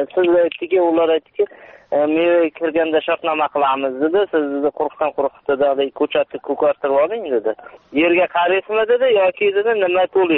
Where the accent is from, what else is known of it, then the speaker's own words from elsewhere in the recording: Rakkon, Fergana Region, Uzbekistan; born there; Farg'ona viloyati Beshariq tumani Raqqon qishlog'i Qo'rg'onda tug'ilganman.